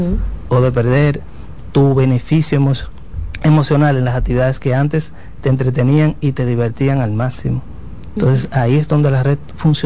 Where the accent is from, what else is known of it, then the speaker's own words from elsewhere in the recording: Dominican Republic; como dominicanos que somos muy afectivos